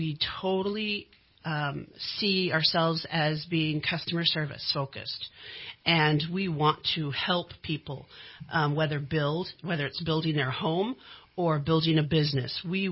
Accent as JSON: {"language": "English", "region": "California", "country": "United States", "tie": "born or raised there", "said": "Well, I was born in Mercy Hospital, born and raised right here in Shasta County."}